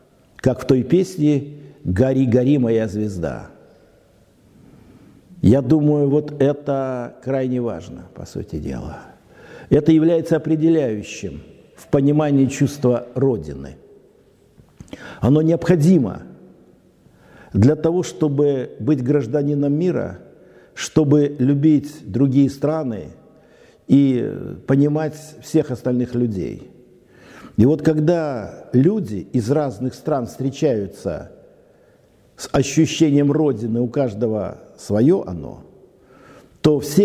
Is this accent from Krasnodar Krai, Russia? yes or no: no; Ivanteevka, Moscow Oblast, Russia; born there; also born or lived in Leningrad; я, например, родился в Ивантеевке, Московской области. Я, кстати, там ни разу не был.